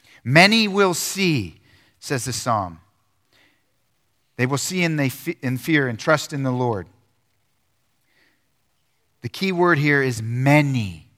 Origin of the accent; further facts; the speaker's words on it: East Coast, United States; I come from the East Coast. I don't care about your private life. I want to know about it. Right? It's loud, proud, in your face. That's East Coast mentality.